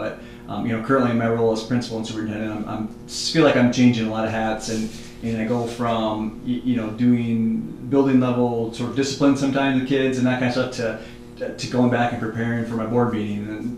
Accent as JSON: {"language": "English", "town": "Sumner", "country": "United States", "tie": "born or raised there", "said": "I grew up in Sumner, a little bit closer"}